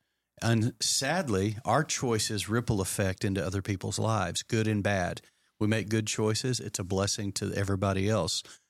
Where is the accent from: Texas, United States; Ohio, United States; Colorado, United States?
Texas, United States; Lubbock; I mean, if I grew up in Lubbock, Texas, which was Tornado Alley back in the 60s and 70s.